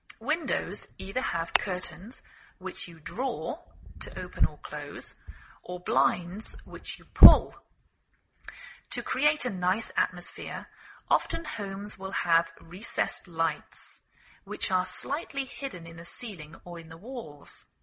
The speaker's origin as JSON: {"language": "English", "region": "England", "country": "United Kingdom", "lives_now": "United States"}